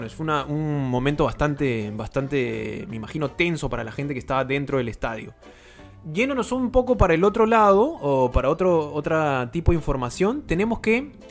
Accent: Peru; a nuestra identidad como peruanos y a lo que tenemos que vivir desde que nacemos en esta tierra.

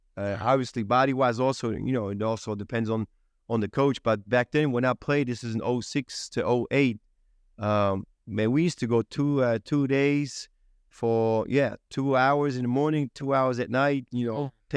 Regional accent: Luxembourg; also born or lived in Czechoslovakia; I was born in the Czechoslovakia, and then in 85, when I was four, we came to Luxembourg, and obviously Luxembourg is a richer country and just way more options.

